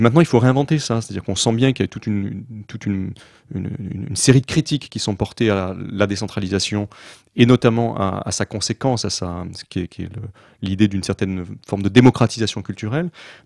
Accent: Paris, Île-de-France, France; Et je suis parisien, j'habite Paris, enfin Montreuil plus exactement, mais donc je vais beaucoup aux concerts à Paris.

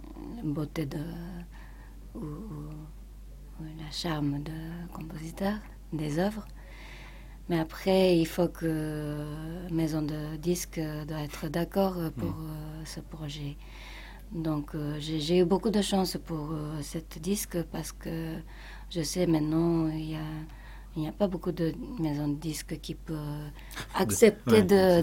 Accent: Italy; Peut-être parce que je suis entrée d'Italie, de cette liberté et de façon d'exprimer

